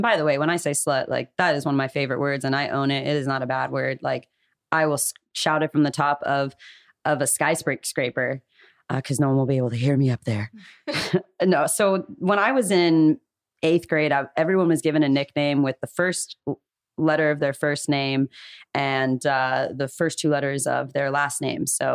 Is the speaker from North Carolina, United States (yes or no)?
no; Calabasas, California, United States; I grew up in Calabasas.